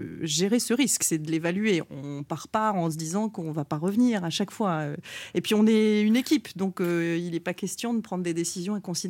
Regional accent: Locmariaquer, Brittany, France; also born or lived in Rennes; Alors je suis née à Rennes, mais je suis arrivée à Locmariaquère, qui est à l'entrée du golfe du Morbihan quand j'avais quelques mois. Donc j'y ai vraiment passé toute mon enfance.

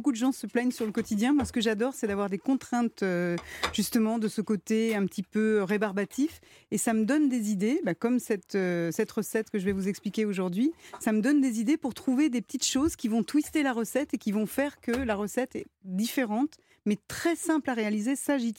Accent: Lyon, Auvergne-Rhône-Alpes, France; je viens de Lyon.

